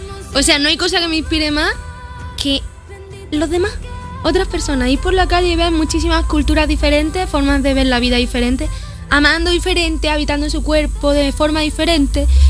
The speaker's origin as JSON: {"language": "Spanish", "town": "Pozoblanco", "region": "Andalusia", "country": "Spain", "said": "a la gente andaluza, de Sierra Morena, de mi pueblo Pozo Blanco"}